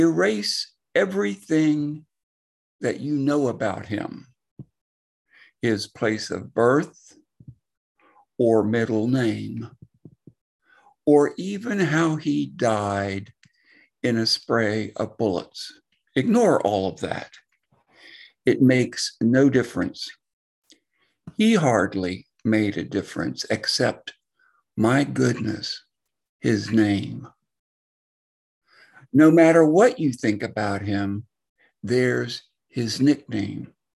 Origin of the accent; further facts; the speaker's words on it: Maryland, United States; I'm from Maryland, outside of Washington, D.C.